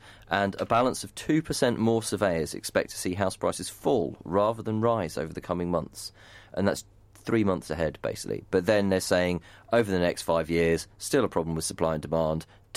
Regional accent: Harpenden, East of England, United Kingdom; Now, I know this area because I grew up in Harpenden.

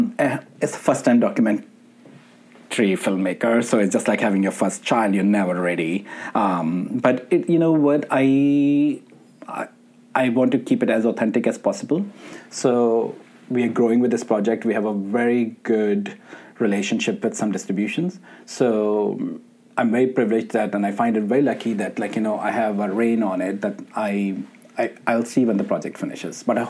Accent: Pakistan; Growing up in Pakistan

